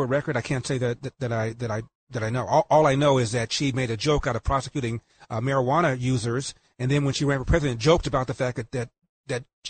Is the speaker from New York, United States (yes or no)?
no; Los Angeles, California, United States; also born or lived in Cleveland, United States; Born and raised in L.A.